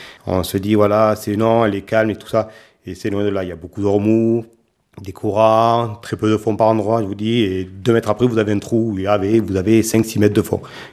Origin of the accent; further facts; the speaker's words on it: Occitanie, France; Je suis originaire d'Ouverac dans le Lot. J'habitais donc à côté de la Dordogne, à quelques centaines de mètres. Maintenant, j'ai migré. La vie familiale m'a fait que je suis monté sur le Causse.